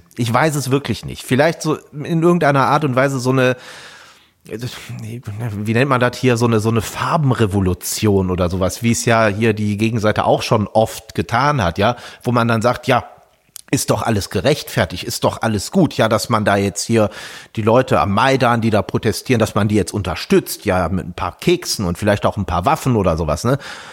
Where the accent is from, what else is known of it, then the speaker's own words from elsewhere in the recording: United States; als Amerikaner, so als Meinungsfreiheits, in Anführungsstrichen, Fetischist